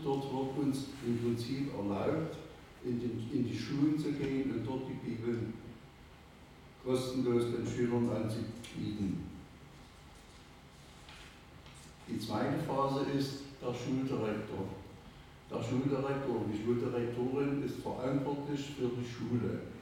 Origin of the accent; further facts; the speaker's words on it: Cologne, North Rhine-Westphalia, Germany; ich komme also auch aus Rodenkirchen